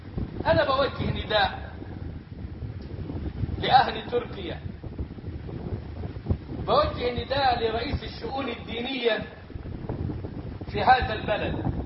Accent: Egypt

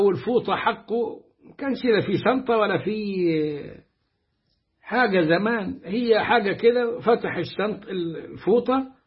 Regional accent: Upper Egypt, Egypt; ده مثل مصري عندنا في الصعيد،

